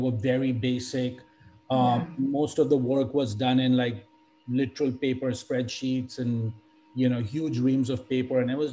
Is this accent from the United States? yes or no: no; India; I grew up in India, and, you know, essentially when you're growing up in India